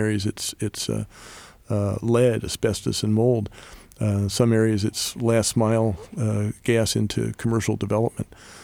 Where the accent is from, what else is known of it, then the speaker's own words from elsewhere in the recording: York, Pennsylvania, United States; I'm from York, so there might be some things in York that are really important.